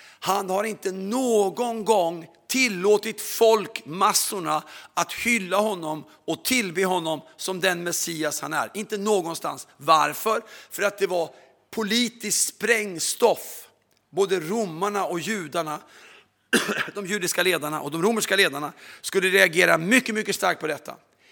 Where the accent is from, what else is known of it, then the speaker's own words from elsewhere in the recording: Sweden; Jag älskar Sverige, jag är själv svensk. Jag är som de flesta svenskar, jag är väldigt kontrollerad.